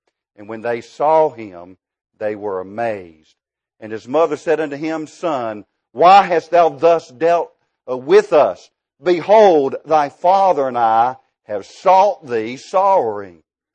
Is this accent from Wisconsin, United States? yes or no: no; Denver, North Carolina, United States; By the way, I am from Denver, North Carolina, not from Waco, at all, but from that of Denver.